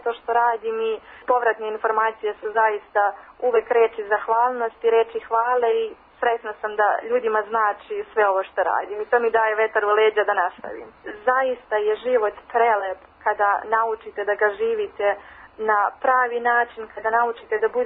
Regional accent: Ivanjica, Moravica District, Serbia; moved away as an adult; now in New York, United States; Ja sam došla iz Ivanjice direktno u Njujork i nisam se pokajala.

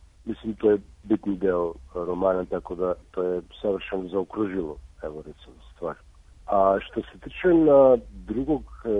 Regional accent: North Macedonia; ja sam rođen u Jugoslaviji, odrastao u Makedoniji, a sada živim u Severnoj Makedoniji. A ja se nikad nisam odselio iz moje zemlje.

